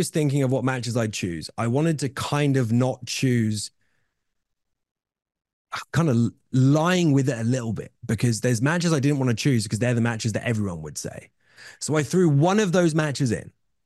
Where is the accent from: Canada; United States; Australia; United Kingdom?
United Kingdom; I'm British